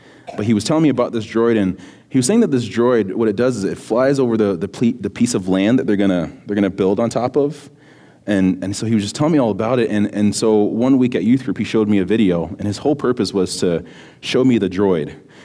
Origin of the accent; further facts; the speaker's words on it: Florida, United States; I don't know if you guys can tell, but I'm from Florida. … I'm the student pastor here at Trinity.